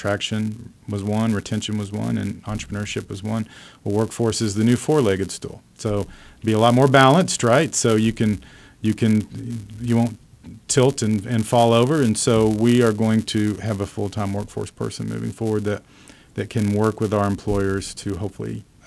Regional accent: Oklahoma, United States; growing up in Oklahoma, you saw Cowboys on one station and Chiefs on the other station.

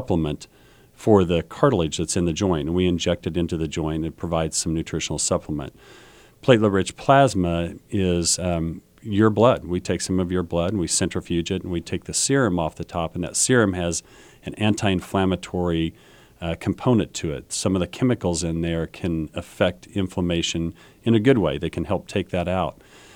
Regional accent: Ellsworth, Kansas, United States; I grew up in Kansas. I'm from Ellsworth, Kansas originally.

